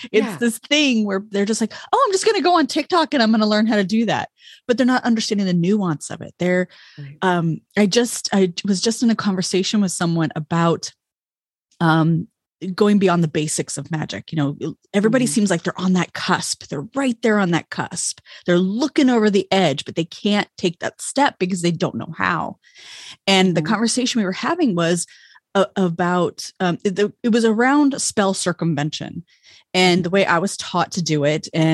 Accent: West Covina, California, United States; is I grew up in Covina, California.

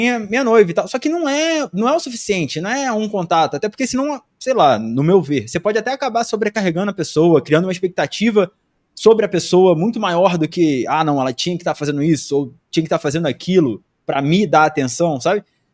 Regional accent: Rio de Janeiro, Brazil; now in São Paulo, Brazil; eu sou do Rio. Eu não conheço ninguém em São Paulo, né? Ninguém. Uhum. Não fui criado aqui

